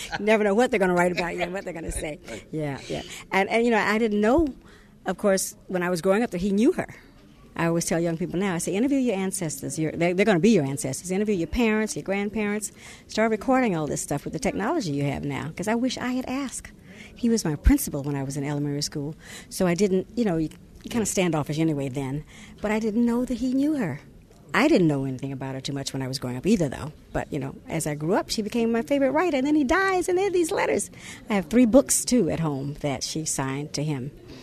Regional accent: St. Augustine, Florida, United States; Yes. I grew up in St. Augustine, Florida, and Zora Neale Hurston actually used to spend time in St. Augustine.

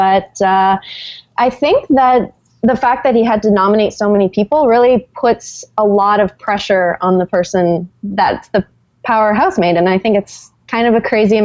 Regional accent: Nova Scotia, Canada; now in Montreal, Canada; I am, yes. I hail from Nova Scotia, which is on the very eastern side of Canada, and I'm currently living in Montreal. So, hi from Canada.

